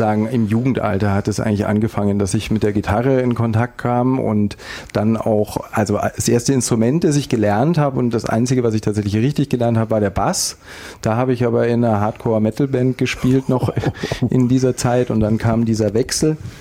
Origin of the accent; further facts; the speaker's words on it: Landsberg am Lech, Bavaria, Germany; also ich komme ursprünglich aus Landsberg am Lech bei München. Ach. Und habe da lange Zeit gelebt